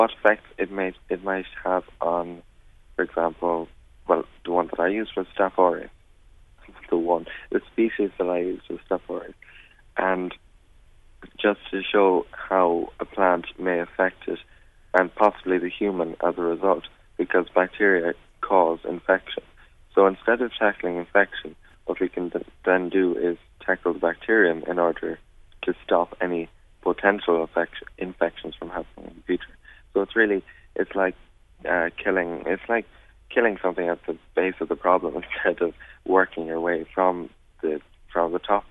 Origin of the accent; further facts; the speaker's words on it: Ireland; So I'm from Cloche de Cullum in Ballingalloc, and I'm 15.